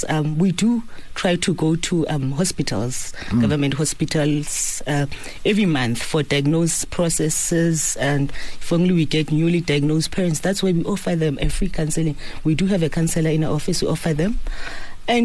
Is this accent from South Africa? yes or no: yes; Limpopo, South Africa; I'm originally from Limpopo.